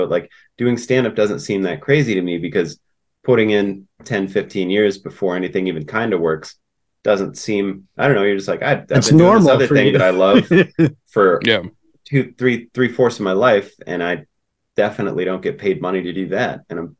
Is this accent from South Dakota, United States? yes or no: yes; Sioux Falls, South Dakota, United States; Well, I'm from Sioux Falls. I'm from South Dakota.